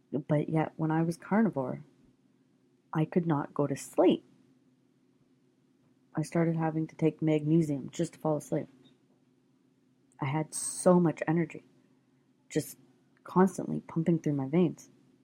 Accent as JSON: {"language": "English", "country": "Canada", "said": "it's ingrained in my Canadian roots. To me, bacon is Canadian and I'm Canadian."}